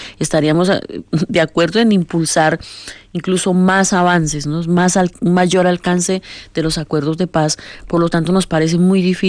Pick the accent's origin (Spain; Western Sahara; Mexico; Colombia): Colombia; Nosotros como sociedad colombiana, como parte del movimiento social, lo respaldaríamos.